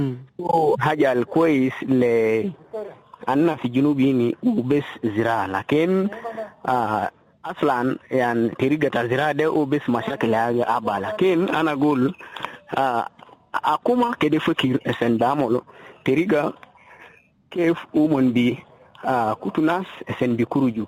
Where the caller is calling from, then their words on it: Juba, Central Equatoria, South Sudan; from Gudele.